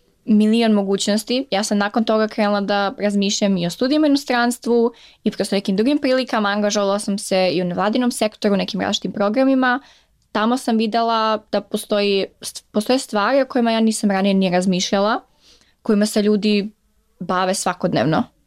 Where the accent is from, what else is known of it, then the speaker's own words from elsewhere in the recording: Niš, Southern and Eastern Serbia, Serbia; accent: Niš; kogod ne želi možda da me prati ili mu se ne sviđa moj sadržaj zbog mog akcenta, zbog toga što sam iz Niš, zbog toga što ne pričam možda kako treba